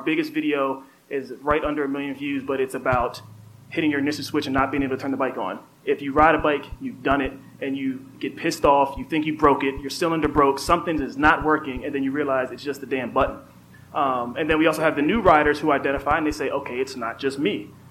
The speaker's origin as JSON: {"language": "English", "region": "East Coast", "country": "United States", "moved": "as an adult", "lives_now": "Los Angeles, United States", "said": "We moved to LA. We're from the East Coast. We came here because we decided in college we were going to come somewhere that we can live, we can ride year round."}